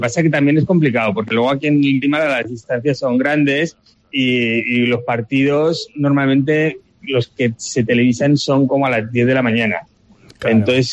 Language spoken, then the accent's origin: Spanish; Huesca, Aragon, Spain; moved away as an adult; now in Peru; yo soy HTV de Huesca de toda la vida, pero hace 5 años, por oportunidad laboral, me vine para el Perú.